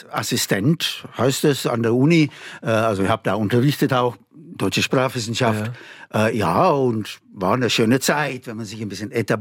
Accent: Skipton, Yorkshire and the Humber, United Kingdom; German is a second language; Ich bin aus Skipton in Yorkshire, Nordengland.

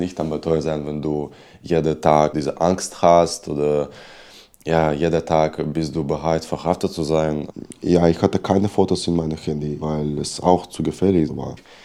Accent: Belarus; German is a second language; moved away as an adult; Ja, es erinnert mich an meine Heimat.

